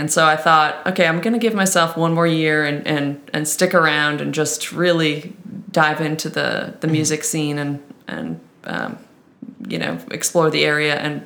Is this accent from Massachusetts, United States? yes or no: yes; Winchester, Massachusetts, United States; I grew up in a suburb outside of Boston called Winchester, and my family still lives there.